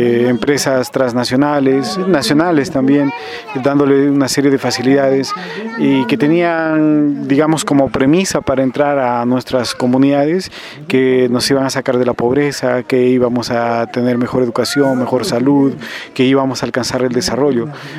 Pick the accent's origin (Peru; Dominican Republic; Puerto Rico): Peru; Celendín, Cajamarca; Efectivamente vengo de la provincia de Selendín, en el departamento Cajamarca, en el norte del Perú, ¿no?